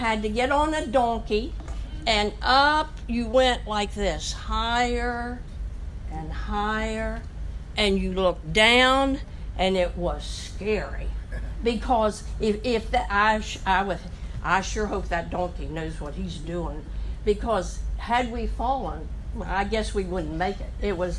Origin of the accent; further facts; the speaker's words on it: Washington, District of Columbia, United States; also born or lived in Ashland, Kentucky; I was born in Ashland, Kentucky. I spent most of my young years in Washington, D.C. We lived in Georgetown.